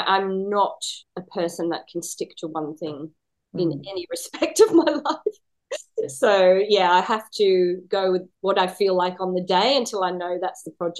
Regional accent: England, United Kingdom; I'm from England, have a, maybe a little bit of an accent

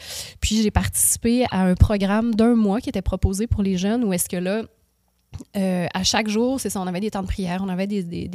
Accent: Quebec, Canada; now in Quebec City, Canada; moi, je viens de la campagne, je viens du Lac-Saint-Jean, un petit village, et puis je suis déménagée à Québec pour venir au cégep

